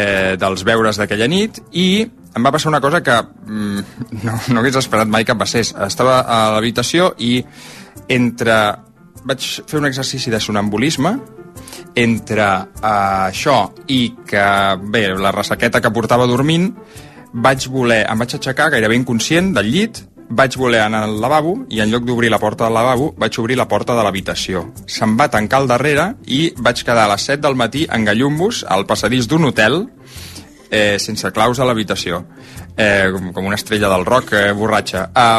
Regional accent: Sant Feliu de Llobregat, Catalonia, Spain; tinc 42 anys, sóc de Sant Feliu de Llobregat

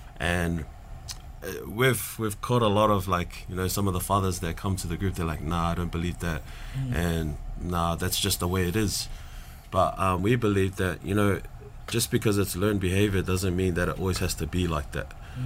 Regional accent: New Zealand; yeah, it is harder than the raising it growing up in New Zealand and kind of fending for your family first

